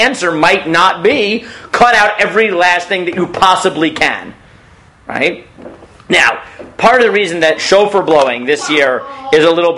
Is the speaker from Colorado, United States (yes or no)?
no; Staten Island, New York, United States; They never did this in my shul growing up in Staten Island, but in Israel they do it